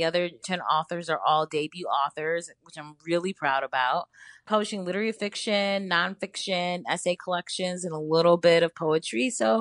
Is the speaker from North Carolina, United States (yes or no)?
no; Cleveland, Ohio, United States; now in Brooklyn, United States; I live in Brooklyn. But I think I learned so many foundational things in the Midwest. I'm so glad that I grew up in Cleveland.